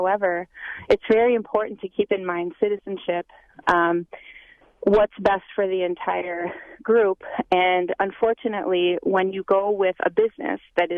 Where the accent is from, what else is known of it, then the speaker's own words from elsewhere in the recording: Milwaukee, Wisconsin, United States; I grew up in Milwaukee here. I moved from a white rural setting my entire life to what we call Bayview in Milwaukee in the 80s